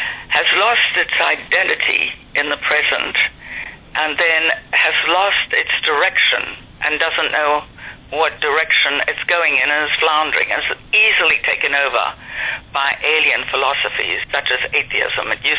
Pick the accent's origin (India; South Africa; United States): South Africa; moved away; actually I grew up in South Africa.